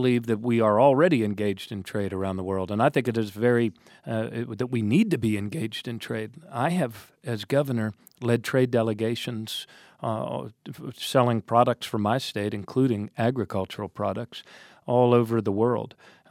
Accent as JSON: {"language": "English", "region": "Maryland", "country": "United States", "said": "Look, I'm from Maryland. Right in the center of our state is the Port of Baltimore."}